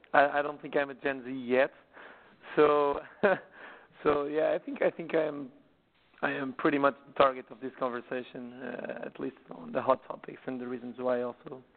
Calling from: Portugal; So I'm calling from Portugal. Actually, it's 6 p.m. over here.

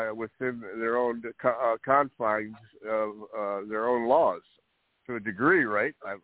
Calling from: Hawaii, United States; Well, right now I'm in Hawaii.

